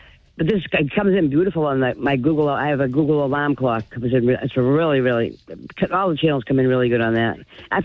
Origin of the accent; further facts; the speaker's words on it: Dartmouth, Massachusetts, United States; Yeah, I'm from Dartmouth, and I haven't had it in a few days either, the AM.